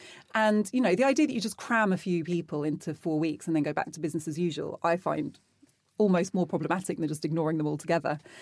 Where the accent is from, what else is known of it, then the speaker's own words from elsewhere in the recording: Wimbledon, London, United Kingdom; you having to say, I'm British, you know, every day. Where are you from? Oh, well, Wimbledon.